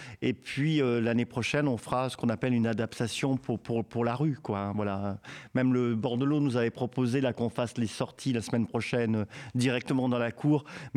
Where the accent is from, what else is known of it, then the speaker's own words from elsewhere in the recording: Provence-Alpes-Côte d'Azur, France; on vient des Alpes de Haute-Provence